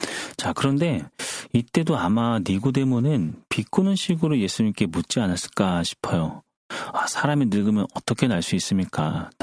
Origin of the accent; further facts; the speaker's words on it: South Korea; born there; 저는 남조선에서 태어났기 때문에 당연히 국적이 남조선 사람으로 되어 있습니다.